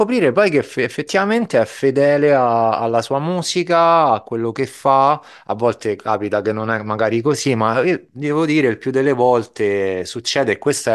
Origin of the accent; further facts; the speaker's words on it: Rome, Lazio, Italy; io sono di Roma